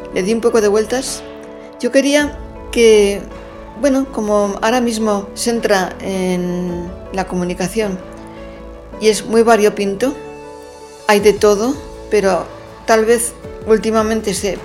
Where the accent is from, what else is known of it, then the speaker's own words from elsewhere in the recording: San Sebastián, Basque Country, Spain; also born or lived in Madrid; Soy guipuzcoana de San Sebastián, nacida en Donosti, y estudié la carrera en Madrid, estudié filología románica